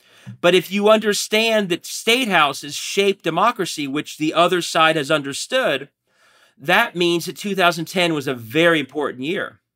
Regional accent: Cincinnati, Ohio, United States; So I'm from Cincinnati. I've moved back to Cincinnati after law school.

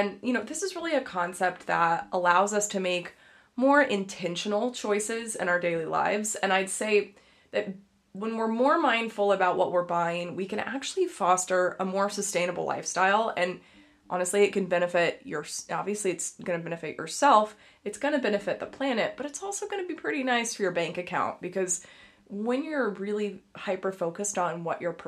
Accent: Dallas, Texas, United States; I am originally from Texas, from Dallas, and Dallas, if you're familiar with it, is, you know, it's a very interesting place to live.

